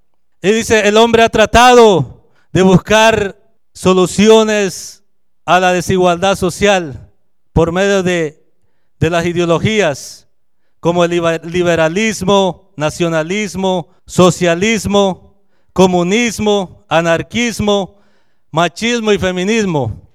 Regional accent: San Marcos, Guatemala; yo crecí frontera con México, en Guatemala, ahí está el río Suchate que nos divide.

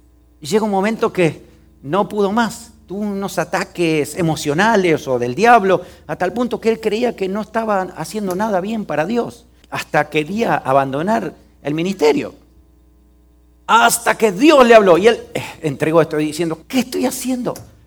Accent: Pehuajó, Buenos Aires Province, Argentina; Pehuajó es mi pueblo, donde yo fui criado en Argentina. Es una ciudad tremenda.

